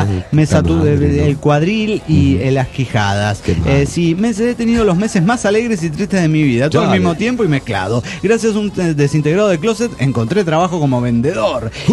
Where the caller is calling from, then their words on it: Toluca, State of Mexico, Mexico; soy ilusionado de Toluca, México